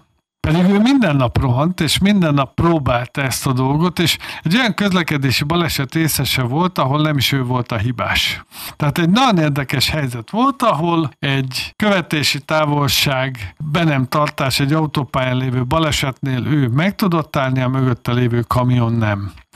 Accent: Budapest, Hungary; born there; Budapest területén, szülőhelyemen elsősorban

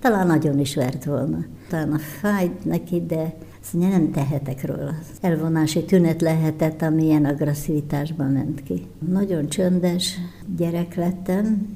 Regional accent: Dorog, Komárom-Esztergom, Hungary; Esztergom mellett dorog.

